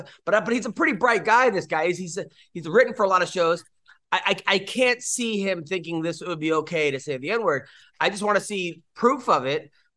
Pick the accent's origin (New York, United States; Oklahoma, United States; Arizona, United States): New York, United States; Long Island; When I was a kid in Long Island, many of my friends used to go to this place called Action Park.